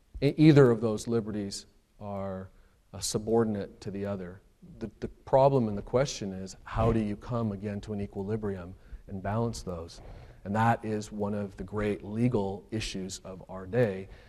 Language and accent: English; Philippines; There is a terrorist presence in the Philippines, which as a Filipino I'm aware of and know about.